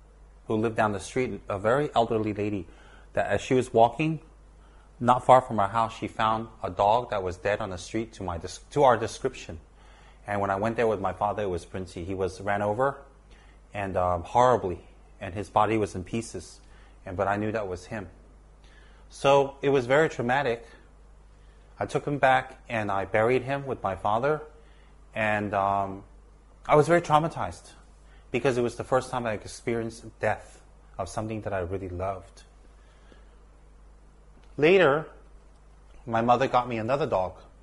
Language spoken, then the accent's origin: English; United States; I am an American also, and I love Buddhism.